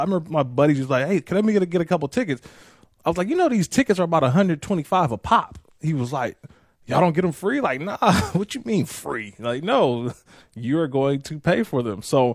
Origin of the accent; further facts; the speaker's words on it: California, United States; because I grew up in the Bay Area, I think of Romo for his years in Denver